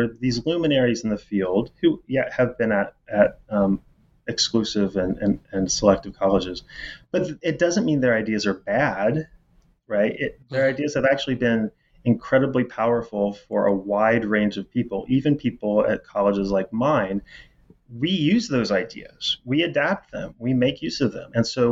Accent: Indiana, United States; And I'm from Indiana. And, you know, you sort of can never leave home. I mean, I'm never going back to Indiana.

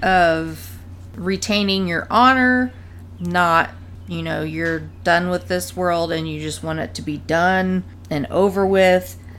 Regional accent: United States; because we, as an American people, don't generally know how to write Japanese.

